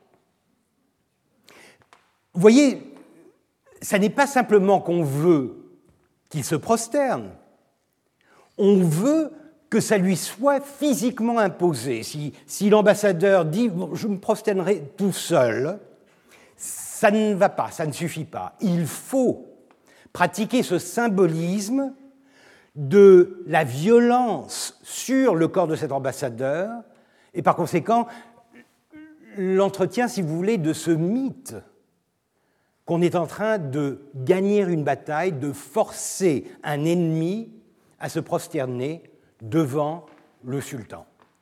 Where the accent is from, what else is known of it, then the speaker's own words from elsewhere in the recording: Turkey; French is a second language; Je suis turc, je ne parle pas l'arabe.